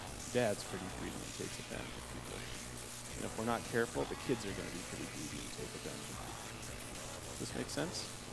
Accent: Calgary, Alberta, Canada; also born or lived in Hamilton / Regina; now in Stony Plain, Canada; I didn't grow up in Stony Plain. I grew up in Calgary. But before that, I lived here in Stony, and then I lived in Hamilton for a few years while I was doing some master's work, and I lived in St. Albert for 10 years. Then I lived in Calgary.

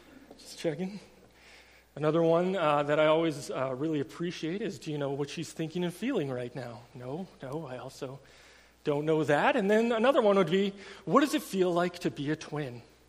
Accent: Vauxhall, Alberta, Canada; also born or lived in Taber; I was born in Tabor, like corn country, hey? Yeah, good times. And I spent my first 6 years in a place called Vauxhall.

